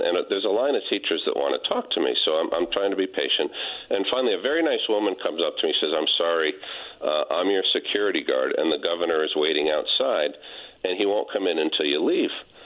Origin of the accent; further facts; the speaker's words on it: New Haven, Connecticut, United States; I grew up in New Haven. I got three kids.